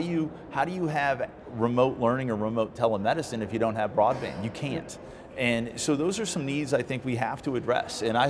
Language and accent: English; Missouri, United States; You know, I grew up in St. Louis County. I've been in St. Louis County my entire life, basically.